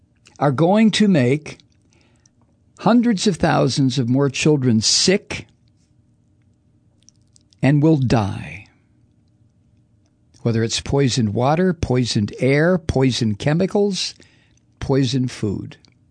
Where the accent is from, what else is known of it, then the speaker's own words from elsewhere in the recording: Mexico; The greatest gift my own father gave me was the privilege of growing up in Mexico.